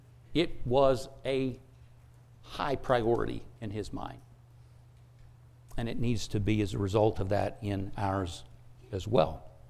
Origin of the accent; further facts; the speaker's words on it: Arlington, Texas, United States; I'm from Arlington, up in the Metroplex, by the way, Northwest Church in Arlington.